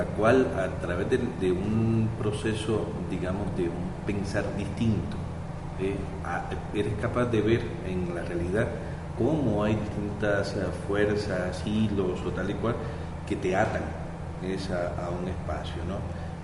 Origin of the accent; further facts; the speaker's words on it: Puerto Rico; Yo que vengo de Puerto Rico, ¿no?